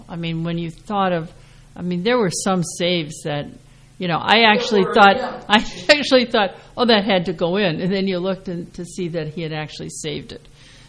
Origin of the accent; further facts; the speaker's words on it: Midwest, United States; See, now, I grew up in the Midwest, and I was never that thrilled with St. Louis.